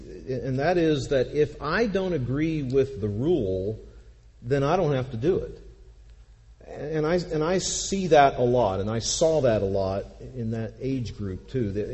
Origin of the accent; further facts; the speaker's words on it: California, United States; I can remember going through certain parts growing up in California, driving out toward the coast sometimes